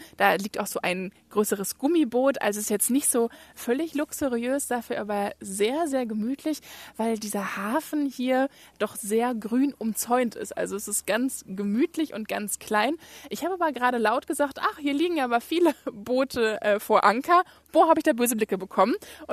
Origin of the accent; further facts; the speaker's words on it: Cologne, North Rhine-Westphalia, Germany; als Kölnerin darf ich das sagen